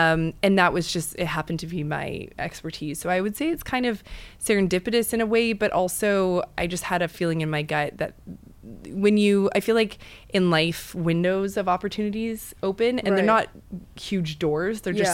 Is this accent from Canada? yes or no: yes; Western Canada, Canada; moved away as an adult; now in New York, United States; Yeah, so I'm actually from Western Canada originally, and I moved to New York probably 11 years ago to attend FIT.